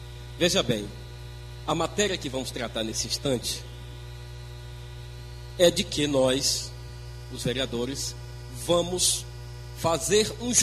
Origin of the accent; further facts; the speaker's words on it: Guadalupe, Piauí, Brazil; por desamor à minha terra, que, aliás, eu gosto muito de Guadalupe e aqui estou para defender cada cidadão.